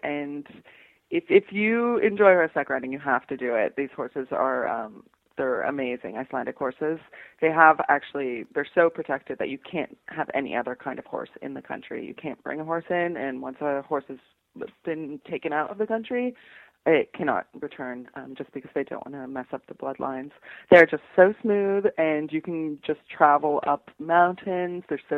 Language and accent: English; Canada; But I did find I'm Canadian